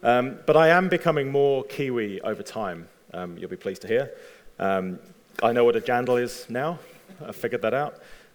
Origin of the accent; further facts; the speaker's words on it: England, United Kingdom; So I still don't know, but I am English. My wife is Welsh, which you must understand is very different.